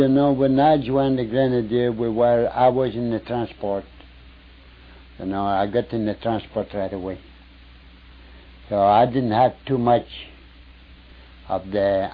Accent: Quebec, Canada; born there; No, I was born in Quebec.

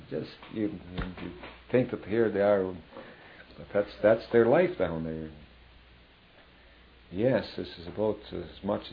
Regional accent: Canada; Like we're all Canadian.

